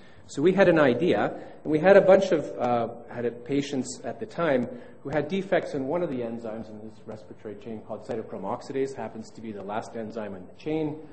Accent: Toronto, Ontario, Canada; born there; in the same year that I was born in Toronto

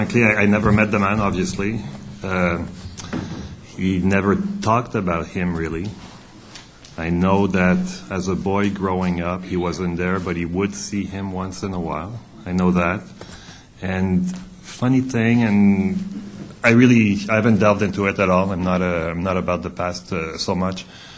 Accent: Montreal, Quebec, Canada; But, you know, I'm from Montreal.

